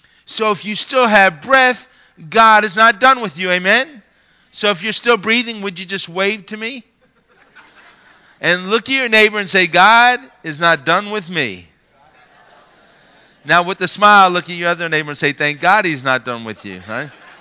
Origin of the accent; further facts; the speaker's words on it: United States; All five of us kids, me being the oldest, grew up, born and raised here in the United States of America.